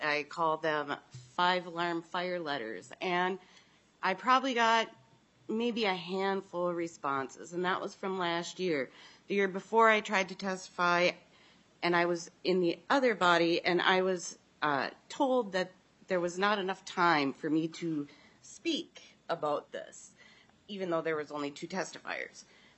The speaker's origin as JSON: {"language": "English", "region": "Minnesota", "country": "United States", "said": "I come from Mille Lacs County."}